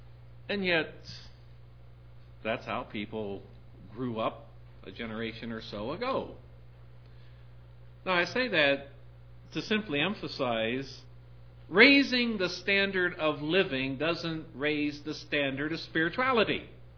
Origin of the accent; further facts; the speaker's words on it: Appalachia, United States; I know that growing up in the Appalachian poverty area, by today's standards especially, we would have been considered extremely poor.